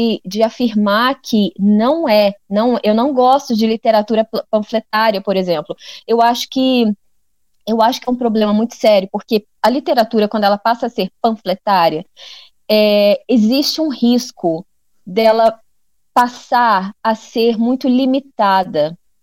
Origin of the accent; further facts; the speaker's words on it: Minas Gerais, Brazil; nasci no Brasil, fui criada em Minas Gerais, numa cidade muito pequena, entre mulheres